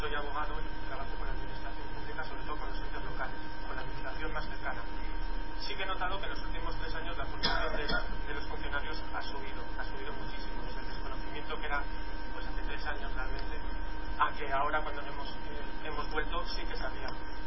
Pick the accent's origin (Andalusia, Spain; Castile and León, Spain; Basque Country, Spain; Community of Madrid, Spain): Basque Country, Spain; San Sebastián; soy de San Sebastián.